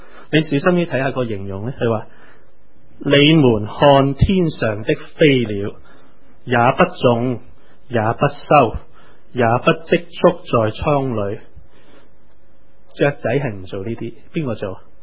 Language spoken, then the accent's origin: Cantonese; China; 所以好多我哋中国人嗰啲挥春嘅说话咧，都讲家肥屋润啊，风调雨顺啊